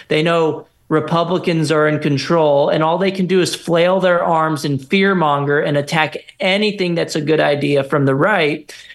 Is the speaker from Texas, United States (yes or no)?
yes; Texas, United States; My home state of Texas has 76 co-sponsors on our House bill to go all in too.